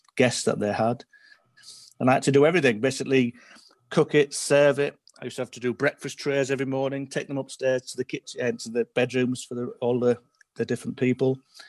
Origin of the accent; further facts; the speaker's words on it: Hull, Yorkshire and the Humber, United Kingdom; when I came from Hull